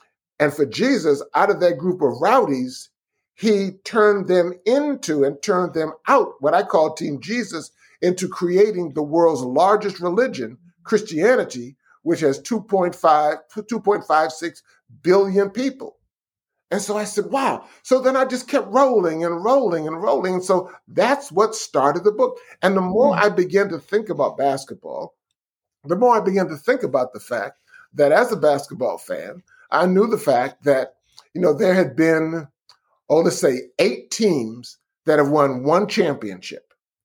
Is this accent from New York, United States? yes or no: no; Massachusetts, United States; I mean, I'm from Massachusetts. I mean, I'm a New Englander, you know, like you are now.